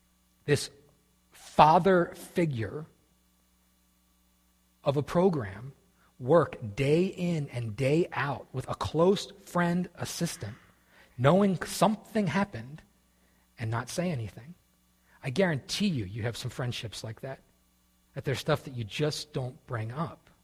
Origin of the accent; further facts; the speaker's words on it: Pennsylvania, United States; Growing up in Pennsylvania pretty much my whole life.